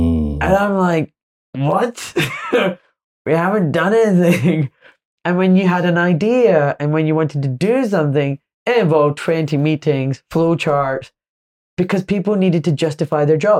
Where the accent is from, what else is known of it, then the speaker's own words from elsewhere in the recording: Glasgow, Scotland, United Kingdom; I'm from Glasgow. I like to speak plain English. I can use fancy technical jargon, but listen, I'm from a working class background